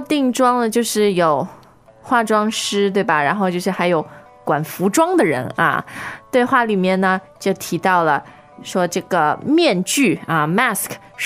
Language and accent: Chinese; China; 可能我们中国人都是很怎么说 hierarchical， 很注重 authority。